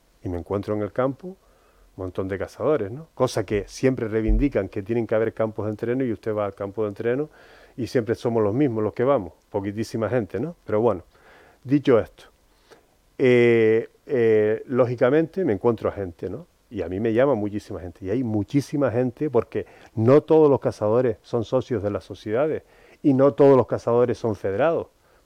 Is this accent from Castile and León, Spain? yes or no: no; Canary Islands, Spain; Yo quería venir a Fuerteventura porque es la tierra donde yo nací, donde me crié, donde me encantaba la naturaleza de esta isla hace 20 años.